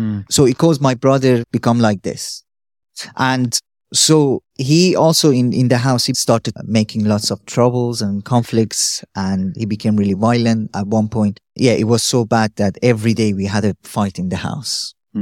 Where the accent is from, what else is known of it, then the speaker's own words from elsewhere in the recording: Shiraz, Fars, Iran; as Matthew said. I'm from Iran, from a city called Shiraz. I'm from a big family, one of six, and from a nominal Muslim background.